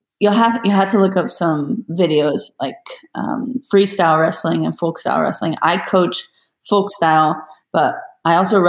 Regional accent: Iowa, United States; moved away as an adult; now in Texas, United States; I was actually born and raised in Iowa. And then I had an opportunity to coach down here. So I moved 4 years ago down to Texas.

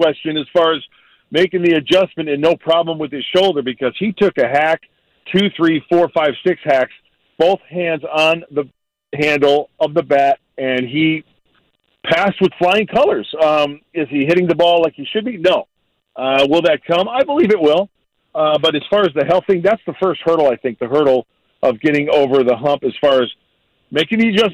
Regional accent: Joliet, Illinois, United States; I don't want to bore you guys too much, but I grew up in Joliet, Illinois

